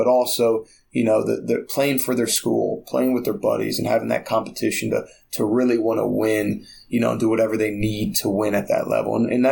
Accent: Columbus, Ohio, United States; Yeah, thankfully for me, growing up in Columbus, I know a ton of them.

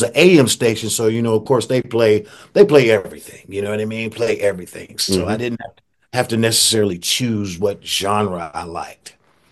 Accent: Warren, Ohio, United States; I grew up in Warren, Ohio, and my father was a radio disc jockey.

